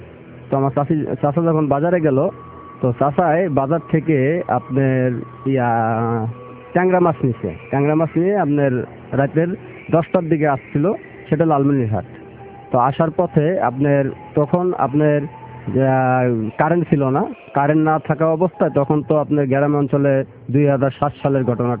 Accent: Chittagong, Chittagong Division, Bangladesh; Building contractor, Chittagong থেকে আসছি।

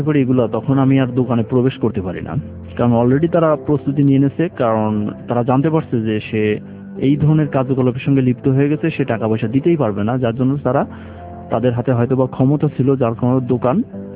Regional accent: Satkhira, Khulna Division, Bangladesh; তো বলছে আপনি সাতক্ষীরা থেকে আসছেন? তো আমি জি আমি সাতক্ষীরা থেকে আসছি

